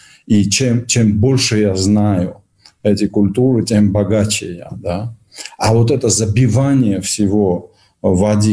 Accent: Georgia; здесь я говорю как грузин, искренне любящий русскую культуру

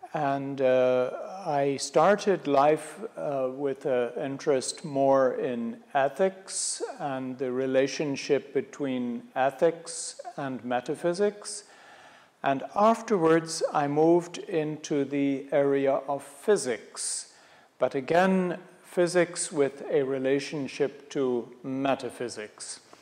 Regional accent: Ireland; now in Belgium; I come originally from Ireland, but I live in Belgium. I've been living in Belgium now for longer than I would like to tell you.

